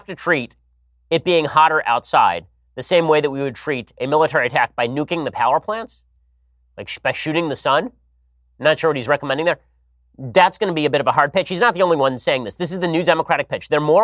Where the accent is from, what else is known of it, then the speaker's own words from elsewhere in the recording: California, United States; So Jerry Brown is doddering around here in my home state, and he says that climate change is as devastating as the Nazis to humanity, which comes as a shock to my people.